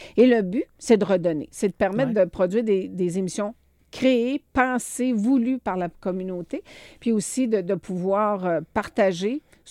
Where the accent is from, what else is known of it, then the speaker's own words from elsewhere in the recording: Trois-Rivières, Quebec, Canada; moi, je suis originaire de Trois-Rivières. Je travaillais à l'époque à Trois-Rivières.